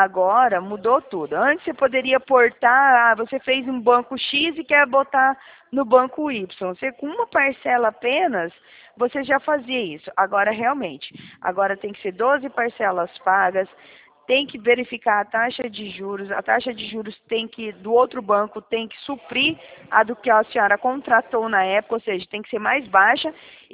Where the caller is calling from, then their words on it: Mato Grosso do Sul, Brazil; Não, não sou de Porto Velho. Eu falo do estado do Mato Grosso do Sul.